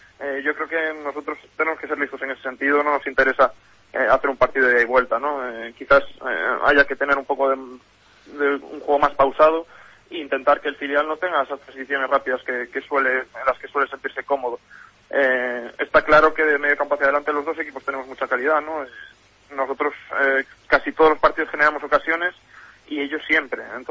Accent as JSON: {"language": "Spanish", "town": "Vigo", "region": "Galicia", "country": "Spain", "said": "Además, siendo vigués, pues qué decir, ¿no?, de ambos clubes."}